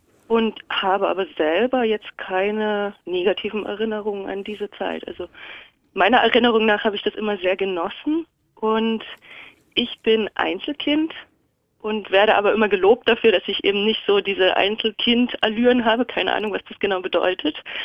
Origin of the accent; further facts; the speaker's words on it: Görlitz, Saxony, Germany; Ich bin in Görlitz groß geworden.